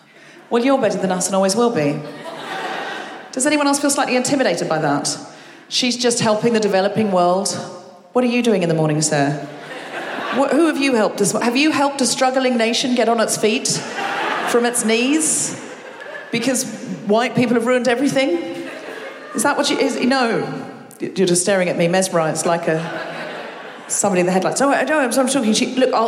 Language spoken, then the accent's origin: English; Australia; moved away as an adult; now in United Kingdom; I'm telling you, she was also, much like me, the creation of an imaginative Australian woman.